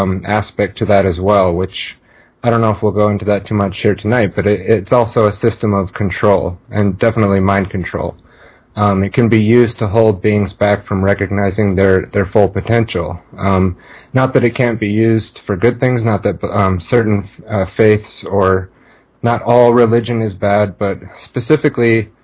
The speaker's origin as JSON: {"language": "English", "town": "Farmington", "region": "Utah", "country": "United States", "tie": "born or raised there", "said": "I'm from Utah. I was born and raised in Farmington, Utah, in the LDS church. I went to public schools."}